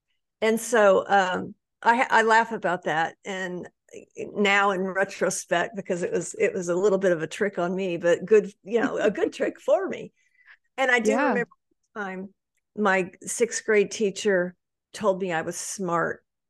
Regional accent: Tulsa, Oklahoma, United States; but I consider myself as being from Tulsa, Oklahoma, because that's where I went to 3 years of high school, which is the longest place I ever lived

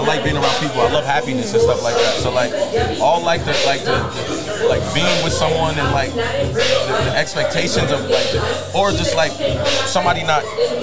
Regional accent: New Jersey, United States; I'm from Jersey, stand up.

